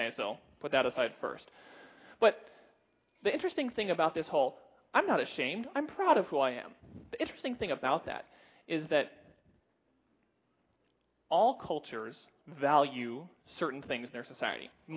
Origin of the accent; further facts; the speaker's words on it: United States; I'm American. I'm a man, I'm a father, I'm a husband, I'm a son